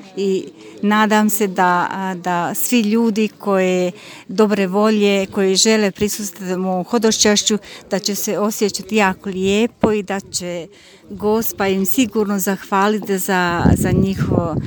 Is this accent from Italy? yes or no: yes; Monza, Lombardy, Italy; dolazim iz Monce u Italiji, obitelj mi je ovdje iz Potpolja u Čitluku.